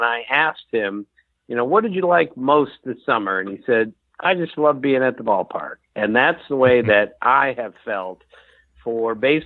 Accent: Bethesda, Maryland, United States; Well, when I was a kid, of course, you know, I grew up in Bethesda.

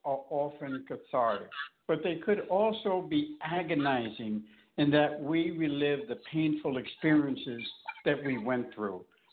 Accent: New York, United States; Yeah, I'm from New York and worked in Manhattan for years and years.

